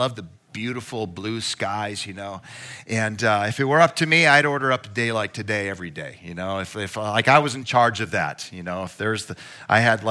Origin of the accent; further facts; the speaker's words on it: Michigan, United States; born there; also born or lived in Minnesota; So I was born in Michigan. All right. Then I lived in Minnesota.